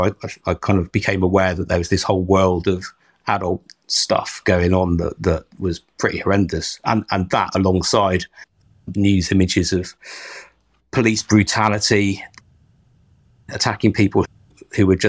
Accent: Hale, North West England, United Kingdom; so like when I was growing up in Hale, it was, are you going to move away and, you know, go to a city and do something interesting, or are you going to go to Australia?

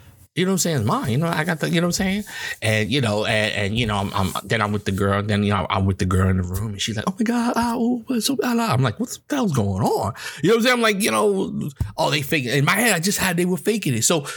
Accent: New York, United States; I mean, we knew growing up in New York that the cops were on some bullshit all the time.

